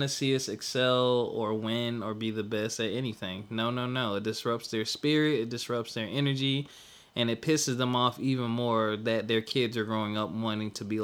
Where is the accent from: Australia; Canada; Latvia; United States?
United States; South Carolina; also born or lived in Georgia; As a native South Carolinian-ish, I was born in Georgia, but grew up in South Carolina. I have no memories of Georgia.